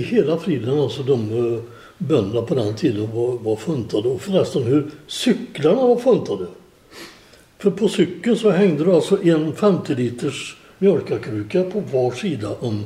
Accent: Mjäldrum, Sweden; also born or lived in Brevik; och sen farsan han arrenderade en gård i Mjäldrum och dit flyttade vi 1948.

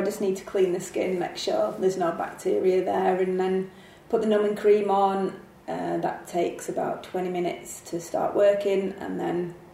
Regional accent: Manchester, North West England, United Kingdom; now in Falköping, Sweden; I'm from Manchester originally.

